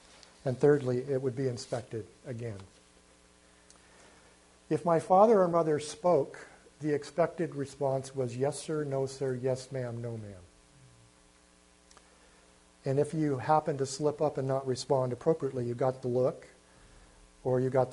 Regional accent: Corona, California, United States; born there; I was born in Corona, California in 1947, November 26th. That makes me 60 years old. I'm one of five children.

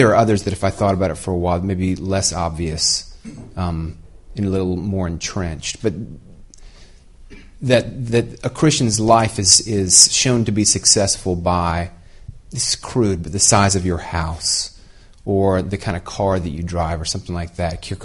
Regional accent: Southeast, United States; I'm from the American Southeast. And if you're from Portland, it's a bizarre world to step into, the American Southeast.

